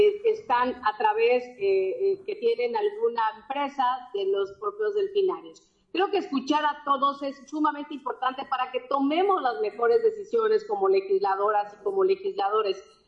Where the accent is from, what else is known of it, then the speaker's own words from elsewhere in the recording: Quintana Roo, Mexico; ambas somos del estado de Quintana Roo